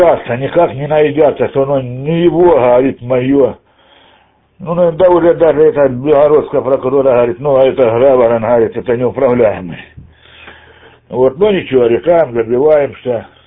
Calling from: Belgorod Oblast, Russia; с города Граверна, Белгородской области

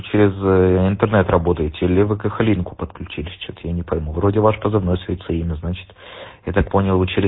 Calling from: Bursa, Turkey; Я из Бурсы, Турция, Бурса, город Бурса.

